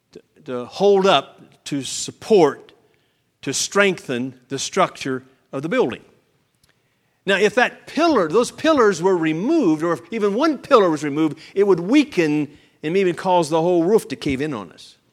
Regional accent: Arkansas, United States; I'm from Arkansas. We say the same thing.

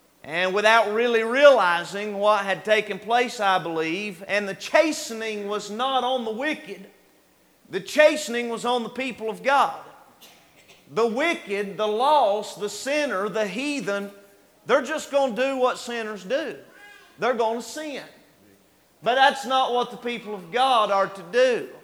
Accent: Boone, North Carolina, United States; Now, I grew up here in Boone, Watauga County, and was born in the late 80s.

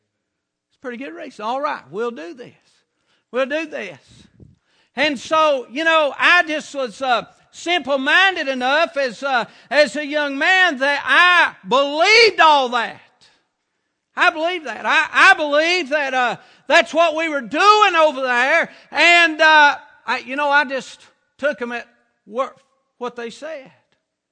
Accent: United States; I'm a Christian. I'm an American citizen. And I'm a veteran of the military.

